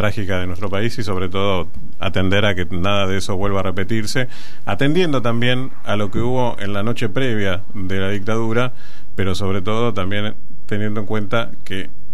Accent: Argentina; estamos todos dentro de la Argentina y somos ciudadanos argentinos

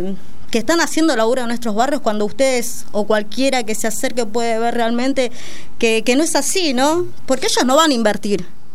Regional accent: Buenos Aires, Argentina; Sí, así en Capital.

